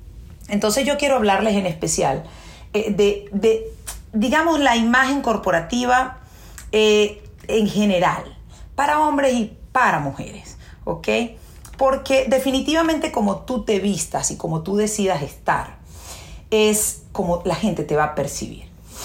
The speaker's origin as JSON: {"language": "Spanish", "country": "Venezuela", "said": "si tú trabajabas en mi país, yo soy venezolana"}